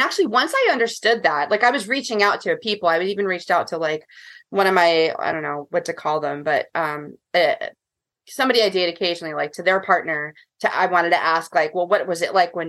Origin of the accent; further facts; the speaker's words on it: New York, United States; I'm a New Yorker and my wife's a Californian.